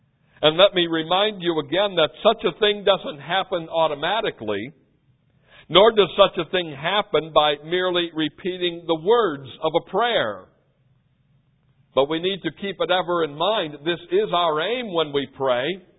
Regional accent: Wisconsin, United States; also born or lived in Chicago area; I grew up in Wisconsin during the Vince Lombardi era of the Packers. I lived in the Chicago area during the Michael Jordan era of the Bulls.

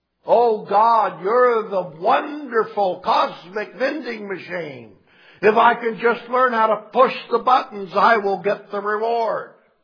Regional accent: Oregon, United States; born there; I was born in Southern Oregon in 1934. Now you know how old I am.

